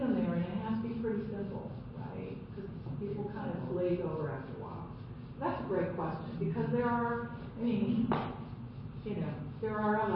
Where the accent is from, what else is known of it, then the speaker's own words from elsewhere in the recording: Chicago, Illinois, United States; So I remember growing up before the Clean Air Act, I grew up in Chicago, I remember breathing in all the air.